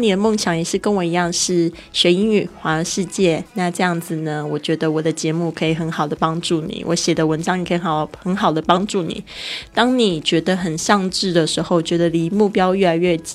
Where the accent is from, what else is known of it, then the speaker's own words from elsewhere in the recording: Kaohsiung, Taiwan; 我来自台湾高雄，一个美丽靠近海港的地方。